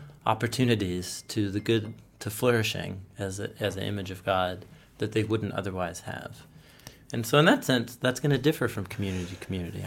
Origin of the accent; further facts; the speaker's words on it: Portland, Oregon, United States; I grew up in Portland as a skateboard punk.